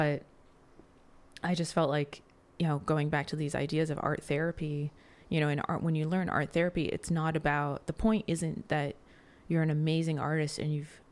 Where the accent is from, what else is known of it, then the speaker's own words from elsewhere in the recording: New Jersey, United States; was just having a hard time meeting people where I grew up in New Jersey who really wanted to try something super different.